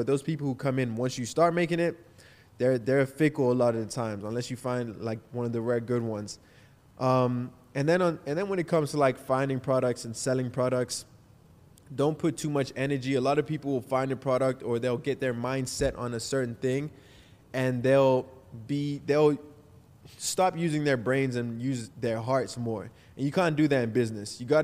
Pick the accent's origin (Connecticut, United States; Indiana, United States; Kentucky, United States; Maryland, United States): Maryland, United States; Baltimore; now in Florida, United States; which is why I moved out of my hometown in Maryland, moved to Florida.